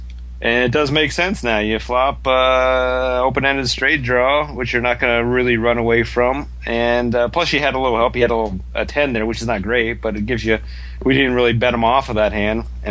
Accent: Columbus, Ohio, United States; starting in my hometown of Columbus, Ohio, where poker begins on Columbus Day

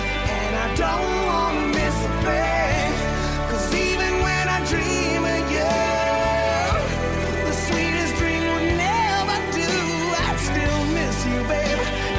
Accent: Canada; I'm Canadian-American.

